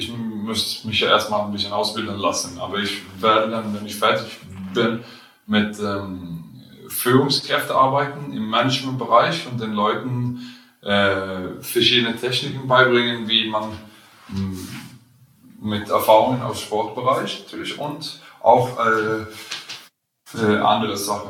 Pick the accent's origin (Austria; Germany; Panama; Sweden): Sweden; Karlskrona, Blekinge; German is a second language; Da, wo ich herkomme, Karlskrona heißt es. Und da gehen wir zurück.